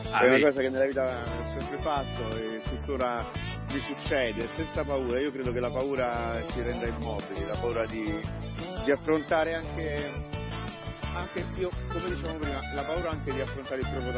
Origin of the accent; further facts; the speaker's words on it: Larino, Molise, Italy; io sono cresciuto in Molise, sono cresciuto a Larino